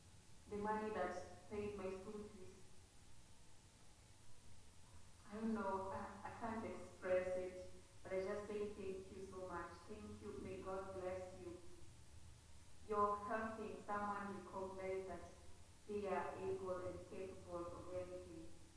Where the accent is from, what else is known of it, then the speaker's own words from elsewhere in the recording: Kenya; I am from Kenya. I'm a kid at Victoria's Children's Home. I'm in my fourth year at the University of Nairobi.